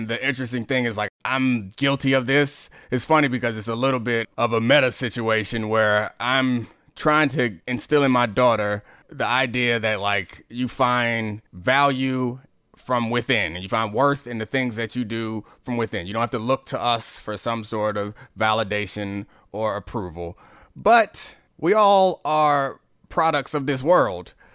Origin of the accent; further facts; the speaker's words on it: Baltimore, Maryland, United States; now in Washington, United States; I grew up in Baltimore and I played for the Ravens.